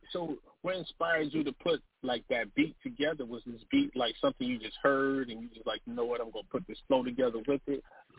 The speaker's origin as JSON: {"language": "English", "town": "Rochester", "region": "New York", "country": "United States", "said": "Shout out to Puerto Rico, man. I'm actually from Rochester, New York."}